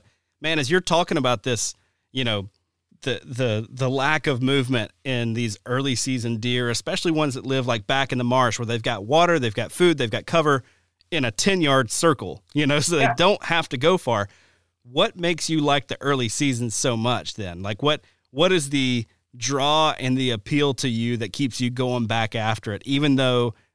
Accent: Alabama, United States; when I first moved to Wisconsin, It was amazing. You know, growing up in Alabama, it was like, man, it's really tough to find beds and bedding in general

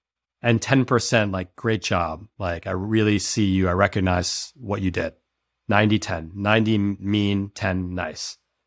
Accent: New York City, New York, United States; born there; my dad grew up in Cambodia with barely any money. And then I was born in New York City and I went to private school, right?

